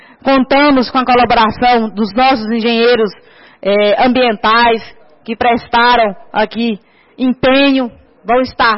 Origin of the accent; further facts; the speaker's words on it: Minas Gerais, Brazil; Vergonhoso para nós que somos mineiros passar uma situação dessa.